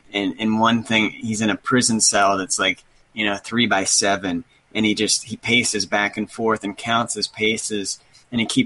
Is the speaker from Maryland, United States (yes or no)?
no; Phoenix, Arizona, United States; my hometown, Spence.